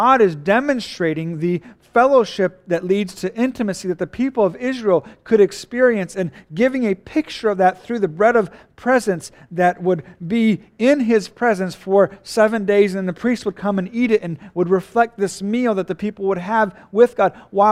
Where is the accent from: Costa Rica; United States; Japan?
Japan; the culture I grew up in Japan, where the meal was a time in which you would literally fellowship and spend time together.